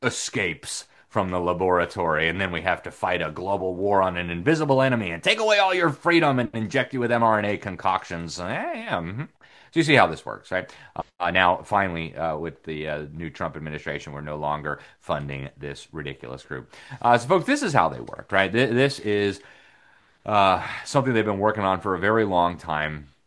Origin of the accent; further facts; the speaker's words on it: Miami, Florida, United States; Another idea they had was to do bombings in Miami, my hometown.